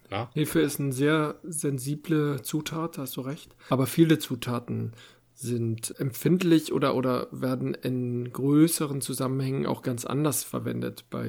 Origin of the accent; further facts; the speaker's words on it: Schleswig-Holstein, Germany; So, ich komme aus Dithmarschen, ich muss das ein bisschen kritischer bewerten.